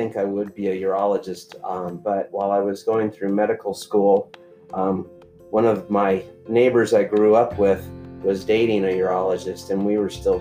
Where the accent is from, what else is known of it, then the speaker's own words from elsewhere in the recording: Atlanta, Georgia, United States; also born or lived in Chicago, Illinois / Tucson, Arizona; So I grew up, for the most part, in Atlanta, Georgia.